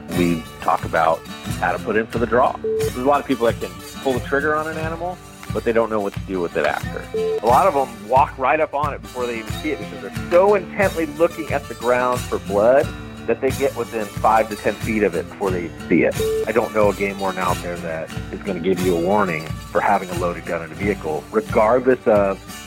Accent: Stockton, California, United States; I grew up in Stockton, California. For those of you who know Stockton, it gets kind of a bad rap.

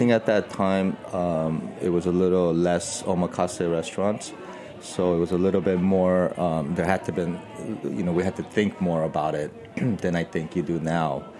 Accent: Los Angeles, California, United States; growing up in Los Angeles, music is really a big part of growing up and having older brothers and sisters.

